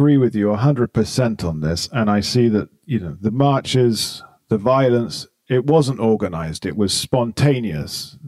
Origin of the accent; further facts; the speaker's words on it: Barrancabermeja, Santander, Colombia; in the years that I grew up in Barranca Bermeja